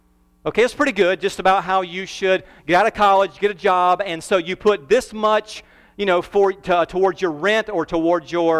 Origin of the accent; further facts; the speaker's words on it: the South, United States; I've never seen those before, but I'm from the South. We don't have much things like that down there.